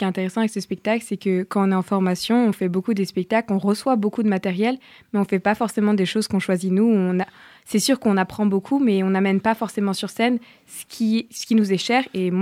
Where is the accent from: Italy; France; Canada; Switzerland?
Switzerland; moi, je suis française et suisse, mais j'ai grandi en Suisse.